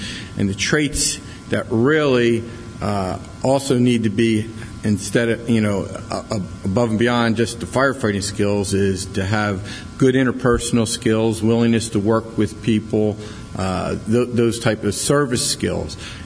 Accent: New Jersey, United States; I'm from New Jersey.

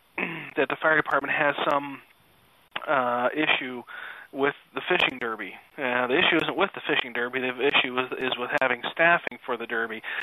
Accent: Minnesota, United States; I'm from Minnesota, and I do some fishing

